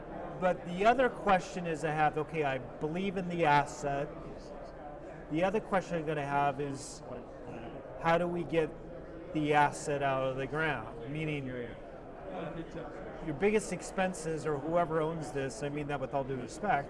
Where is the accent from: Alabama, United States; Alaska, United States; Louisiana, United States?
Alaska, United States; but I'm from Alaska.